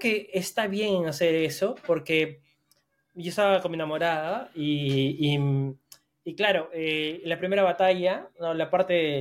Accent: Cusco, Peru; Cusco entraría, ¿no? Pensando, ¿no? En mi tierra natal, ¿no?

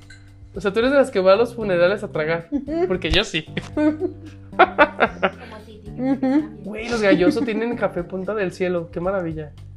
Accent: Mexico; si me ve un extranjero y digo, ah, soy de México

